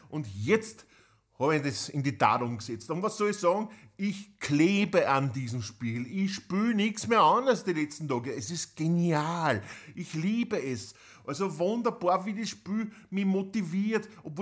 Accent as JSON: {"language": "German", "region": "Upper Austria", "country": "Austria", "said": "bei uns im Mühlviertel sagt man Titan Quest"}